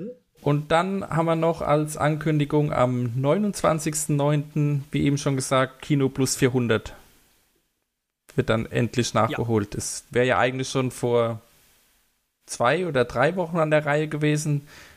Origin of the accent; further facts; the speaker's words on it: Hamburg, Germany; ich glaube, als Hamburger ist das Millantor-Stadion schon was Besonderes.